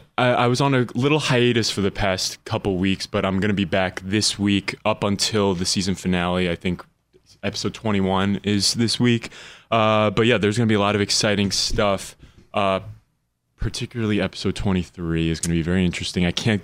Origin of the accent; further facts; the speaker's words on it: New York City, New York, United States; Yeah. I was born in Manhattan.